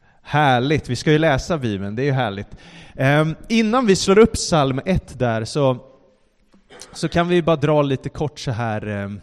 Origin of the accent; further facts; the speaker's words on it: Stockholm, Stockholm County, Sweden; Vi är från Stockholm, är vi? Eller jag är här, det är ursprungligen också.